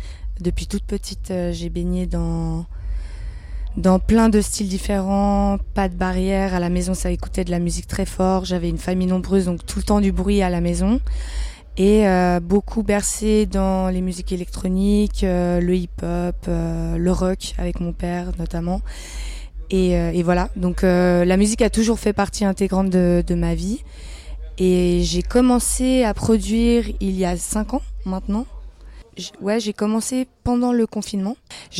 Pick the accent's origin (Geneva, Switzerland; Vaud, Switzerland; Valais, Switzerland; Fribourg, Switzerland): Geneva, Switzerland; Oui, je viens de Genève, je suis née à Genève.